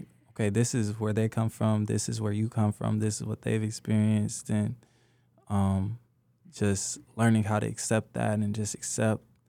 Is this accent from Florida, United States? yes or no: no; Mobile, Alabama, United States; You may be from wherever. I'm from Mobile, Alabama.